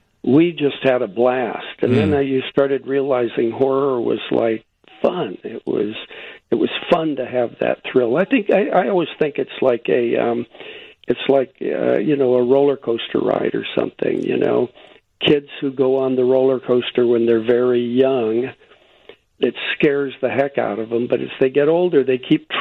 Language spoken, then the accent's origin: English; Panama; I grew up in Panama.